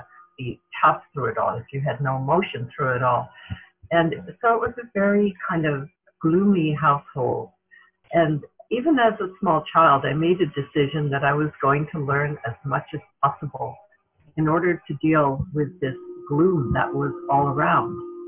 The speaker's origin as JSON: {"language": "English", "region": "England", "country": "United Kingdom", "tie": "born there", "said": "I was born in England immediately after the Second World War"}